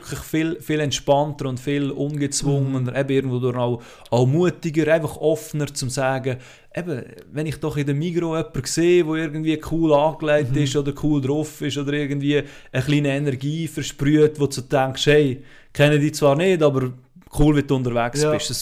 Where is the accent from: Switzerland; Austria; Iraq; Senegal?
Switzerland; dort könnten wir bei uns in der Schweiz schon ab und zu mal ein bisschen den Stock aus dem Arsch nehmen